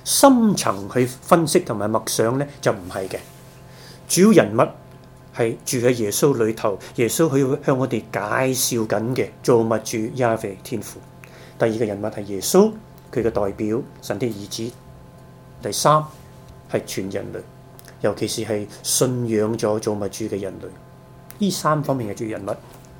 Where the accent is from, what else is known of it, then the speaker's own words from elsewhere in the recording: China; 我哋系华人，我哋系中国人。